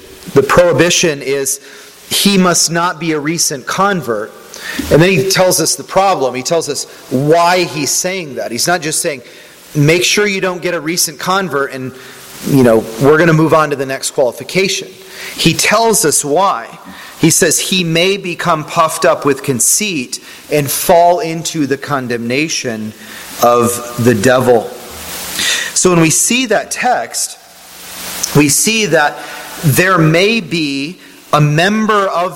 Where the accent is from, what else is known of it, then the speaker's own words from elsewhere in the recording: Pennsylvania, United States; I grew up in Northwest Pennsylvania. Northwest Pennsylvania gets pretty good winters, a little different than here.